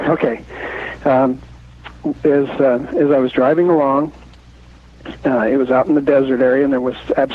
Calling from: Lynnwood, Washington, United States; I'm calling from Linwood, Washington.

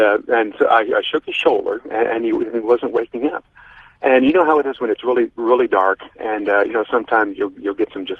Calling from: Las Vegas, Nevada, United States; from Las Vegas.

